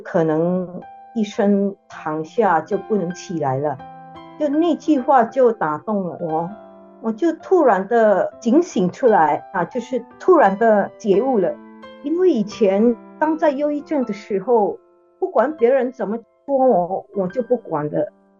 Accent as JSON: {"language": "Chinese", "country": "Philippines", "said": "起初我是从菲律宾来的，所以今年的年初我就回去菲律宾"}